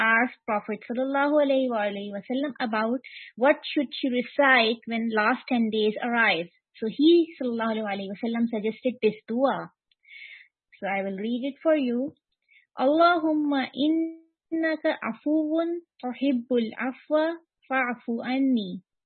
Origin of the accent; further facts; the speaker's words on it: Atlanta, Georgia, United States; I'm also from Atlanta, Georgia.